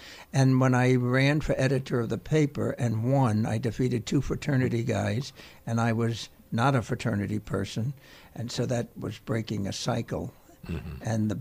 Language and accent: English; Teaneck, New Jersey, United States; Growing up in Teaneck, I was a Giant fan. The Dodgers were the arch enemy.